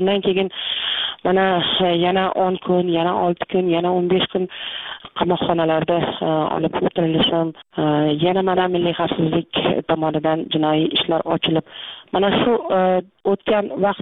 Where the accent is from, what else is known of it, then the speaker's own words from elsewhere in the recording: Tashkent, Uzbekistan; born there; Toshkent shahridagi mana shu Beruniy xiyobonida u yerlarni biz men tug'ilgan paytda dala deyishardi, hozir bu dala shaharni bir juda katta bir markaziga aylantirilgan.